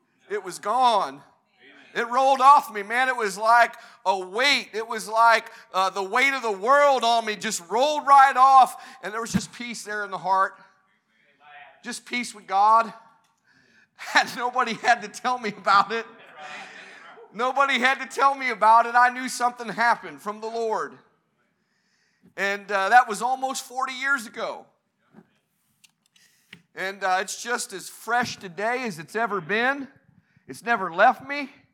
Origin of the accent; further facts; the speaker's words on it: Ohio, United States; He saved me at 10 years old up in Ohio, where I'm from, at an old-fashioned altar bench like this. I'm from Ohio, but my roots are in Macon County.